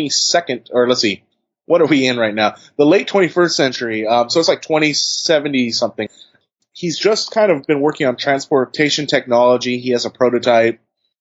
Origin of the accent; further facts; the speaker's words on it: California, United States; I'm from the Bay Area, and it has some of my rapping heroes from childhood, like